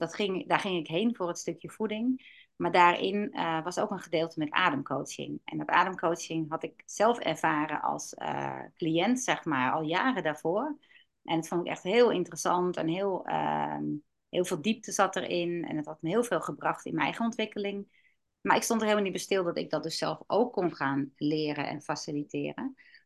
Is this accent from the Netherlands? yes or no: yes; Zwaag, North Holland, Netherlands; now in Hoorn, Netherlands; Ik kom uit Zwaag en ik woon tegenwoordig in Horen en heb mijn praktijk in Blokker, dus het is allemaal lekker dicht bij elkaar.